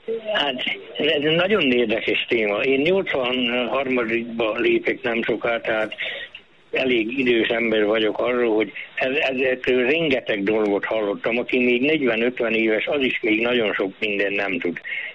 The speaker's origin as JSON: {"language": "Hungarian", "region": "Jász-Nagykun-Szolnok", "country": "Hungary", "said": "Most én egy kis jársági faluból származom, ott zsidó temető máig megvan, nagyon sok zsidó volt"}